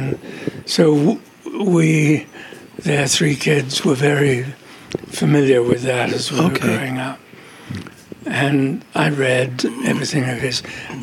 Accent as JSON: {"language": "English", "town": "Walton-on-Thames", "region": "South East England", "country": "United Kingdom", "tie": "born or raised there", "said": "Well, oddly and coincidentally, a place called Walton-on-Thames."}